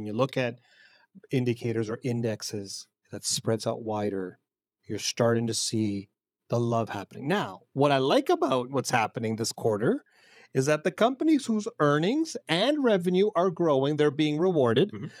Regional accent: Canada; As a Canadian, we take this for granted because of our structure

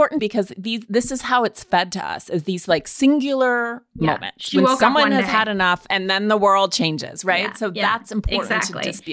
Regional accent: Montana, United States; I'm from Montana originally

